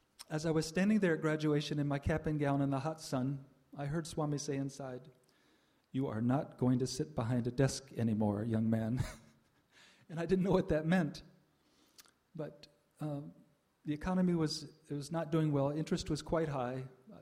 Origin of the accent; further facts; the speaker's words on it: North Carolina, United States; And let me begin by saying that I grew up in North Carolina.